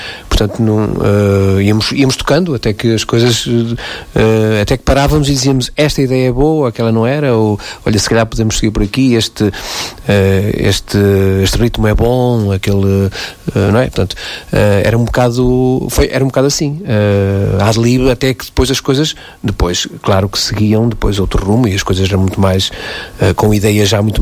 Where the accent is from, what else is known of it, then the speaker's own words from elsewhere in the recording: Vila Real, Norte, Portugal; now in Porto, Portugal; eu vinha de Vila Real, Trás-os-Montes, estava a estudar na faculdade no Porto.